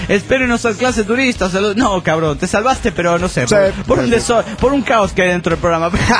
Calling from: Calchaquí, Argentina; de Calchaquí, Argentina.

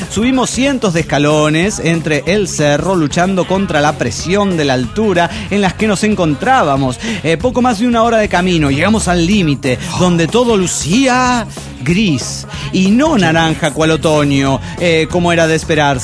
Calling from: Morelia, Michoacán, Mexico; Soy la hippie de Morelia, Michoacán.

